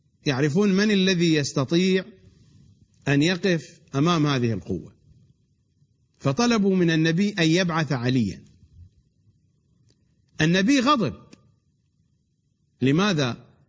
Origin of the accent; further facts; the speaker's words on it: Iraq; accent: Iraqi; يعني باللهجة، بلهجتنا العراقية، يعني أسويكم سكراب،